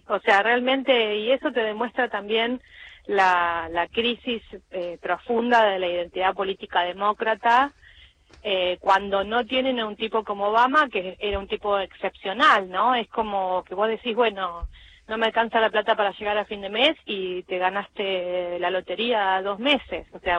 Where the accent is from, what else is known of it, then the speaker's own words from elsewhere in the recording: Argentina; yo soy de Argentina